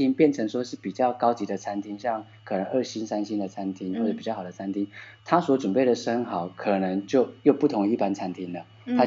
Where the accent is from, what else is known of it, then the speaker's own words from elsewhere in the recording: Taiwan; 那是我们台湾人，我们有在做料理的，我们私底下就讲这就是过三关嘛。